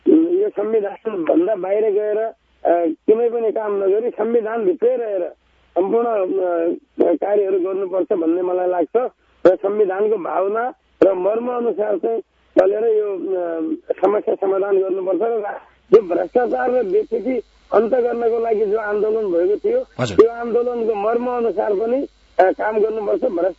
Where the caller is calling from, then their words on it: Sudurpashchim Province, Nepal; म कञ्चनपुरबाट … बोल्दैछु।